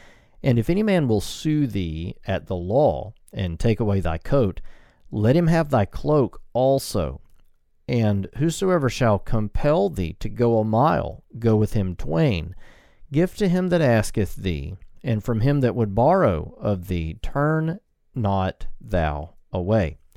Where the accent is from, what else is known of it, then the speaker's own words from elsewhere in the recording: United States; It flies in the face of a lot of what I personally feel as an American.